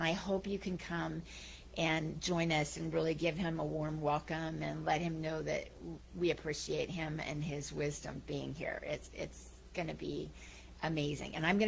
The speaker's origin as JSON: {"language": "English", "region": "California", "country": "United States", "tie": "born or raised there", "said": "I grew up in Northern California."}